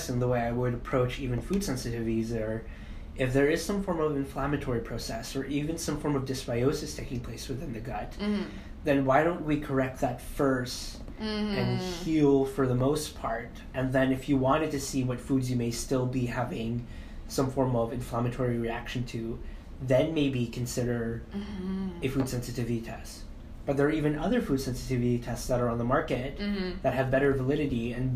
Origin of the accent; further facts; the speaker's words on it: Philippines; I got to make pork chop because I'm Filipino and pigs